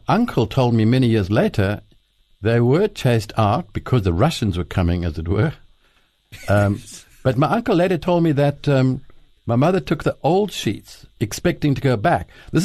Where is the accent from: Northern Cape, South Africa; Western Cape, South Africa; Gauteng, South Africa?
Western Cape, South Africa; Paarl; born there; and then I was born in Paarl in South Africa.